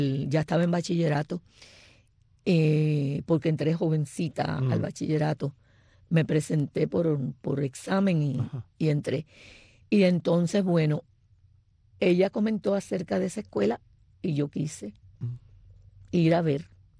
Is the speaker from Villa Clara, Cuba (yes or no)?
no; Santiago de Cuba, Cuba; Santiago de Cuba. Vivía en un reparto que entonces se llamaba Reparto Sueño.